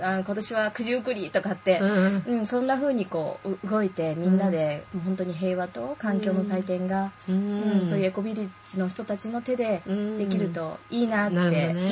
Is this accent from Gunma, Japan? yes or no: no; Oita, Japan; はい、大分県の国東半島出身です。